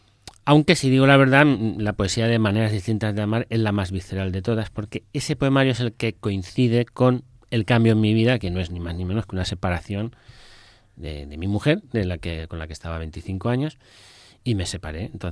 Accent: Torrent, Valencian Community, Spain; also born or lived in France / Navarre; Y volvimos a nuestro origen, que nuestro origen es Valencia. Concretamente, Torrent es de donde somos nosotros. Realmente, el origen es de ahí. Y luego nos trasladamos a Navarra y luego nos trasladamos aquí a Elche.

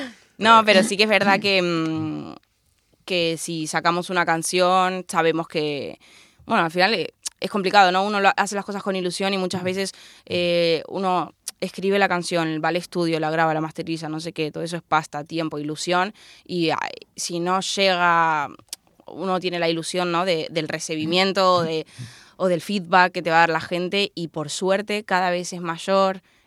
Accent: Argentina; now in Alicante, Spain; Como yo soy argentina, mucha gente dice que al final, al llevar mucho tiempo en un sitio, no se siente ni de aquí ni de allá, ¿no? Yo digo que yo me siento de aquí y de allá. Soy argentina 100%, pero también soy alicantina 100%.

